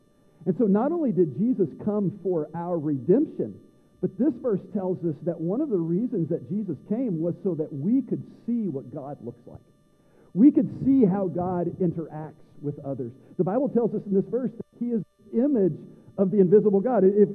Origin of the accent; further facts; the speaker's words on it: Tennessee, United States; I'm from Tennessee. I'm okay to mess it.